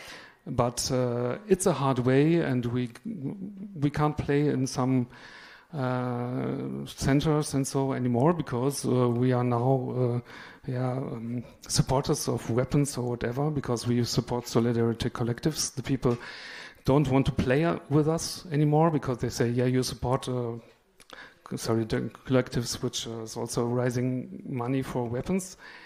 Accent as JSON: {"language": "English", "region": "western Germany", "country": "Germany", "said": "I come from Western Germany and half French also"}